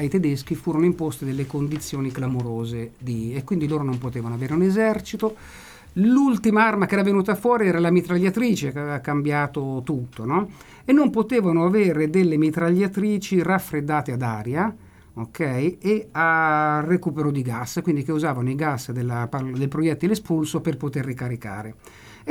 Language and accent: Italian; Umbria, Italy; io sono umbro, come Nicola, che conosco dai tempi dell'asilo